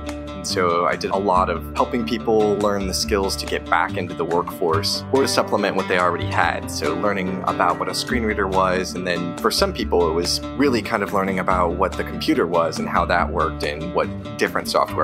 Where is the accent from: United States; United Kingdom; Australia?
United States; Indianapolis, Indiana; And I'm from Indianapolis.